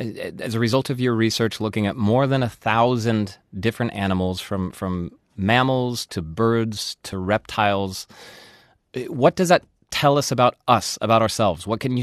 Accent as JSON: {"language": "English", "country": "United States", "moved": "yes", "lives_now": "Germany", "said": "I'm from the United States and it always cost me money to go to the doctor, and I didn't want to spend my money when I didn't have to. I didn't go. And so even in Germany, where going to the general practitioner is free"}